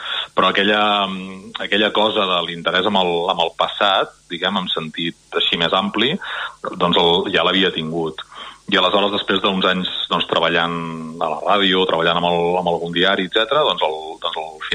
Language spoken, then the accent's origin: Catalan; Manresa, Catalonia, Spain; em presento com a manresà